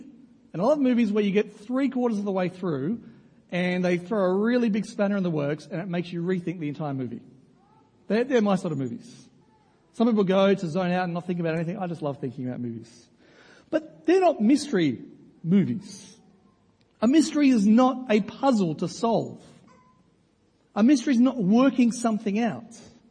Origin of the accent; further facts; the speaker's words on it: Australia; And being a Christian is more significant than being an Australian.